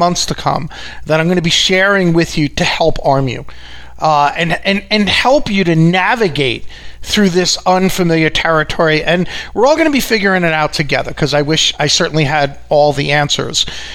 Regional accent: Long Island, New York, United States; in case you haven't picked up from my accent, I'm from New York. It's specifically Long Island, also known as Long Island, by the way.

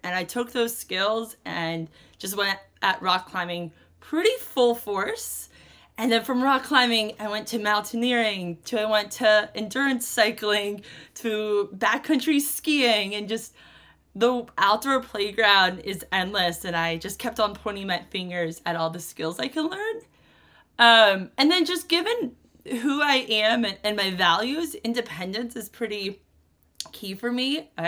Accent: the South, United States; I was a pretty passionate horseback rider growing up in the South.

